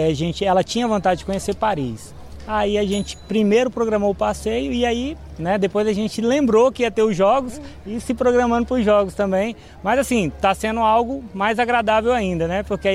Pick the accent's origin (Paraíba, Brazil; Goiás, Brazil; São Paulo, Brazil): Goiás, Brazil; Olha, a gente é de Goiás, é muito quente e a gente não esperava um calor tão intenso, né?